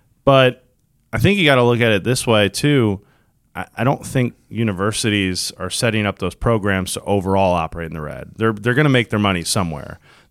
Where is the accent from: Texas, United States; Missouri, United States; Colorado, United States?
Missouri, United States; St. Louis; So like SLU basketball, right? We're from St. Louis.